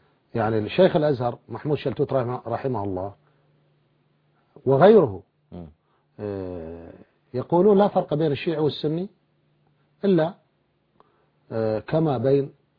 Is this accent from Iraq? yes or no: yes; Iraq; احنا مطلعنا من العراق ورحنا الى بعض البلدان